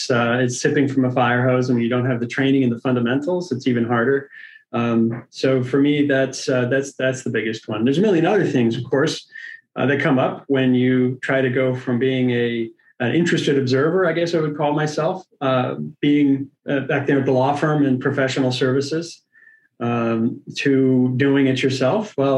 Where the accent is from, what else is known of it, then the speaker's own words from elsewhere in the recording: Seattle, Washington, United States; I grew up here in the Seattle area and moved back very year to get back to the climate. And I have family here.